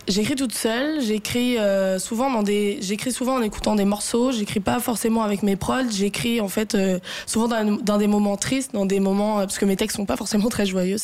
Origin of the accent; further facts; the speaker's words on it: Paris, Île-de-France, France; moi, en plus, par exemple, je suis parisienne